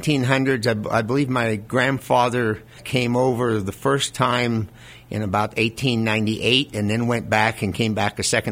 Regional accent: Rock Springs, Wyoming, United States; I was born in Rock Springs, and that still remains my home after 70 years.

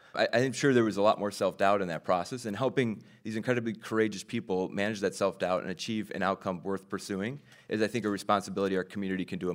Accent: Milwaukee, Wisconsin, United States; when I say I'm a VC from Milwaukee, they kind of look at me with this, what went wrong in your life?

